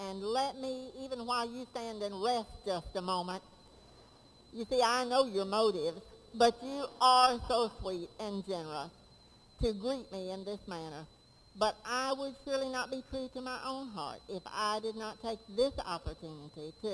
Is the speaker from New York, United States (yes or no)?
yes; Pleasantville, New York, United States; I picked up the Pleasantville New York Journal, my hometown newspaper